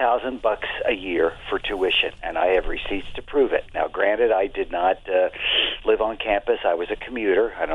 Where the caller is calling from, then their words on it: Pennsylvania, United States; from Pennsylvania.